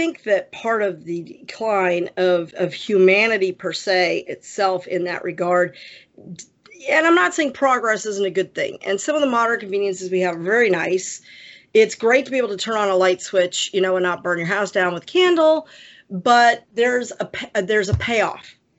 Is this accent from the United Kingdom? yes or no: no; Ireland; You know, I'm Irish. Just look at my eyes.